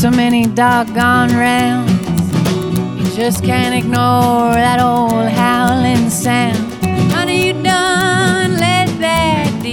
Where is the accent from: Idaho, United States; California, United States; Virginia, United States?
Idaho, United States; Boise; I moved back to Boise, my hometown, which is not a ghost town at all